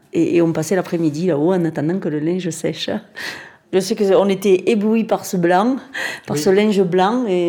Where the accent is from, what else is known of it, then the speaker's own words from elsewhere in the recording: Montpellier, Occitanie, France; also born or lived in Saint-Martin; Je suis née à Saint-Martin, on y est resté quelques années, enfin. Et puis on est parti sur Montpellier.